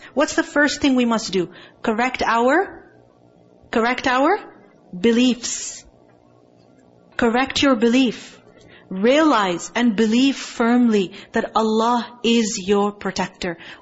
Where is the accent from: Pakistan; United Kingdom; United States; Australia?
Pakistan; I remember growing up in Pakistan, many wild dogs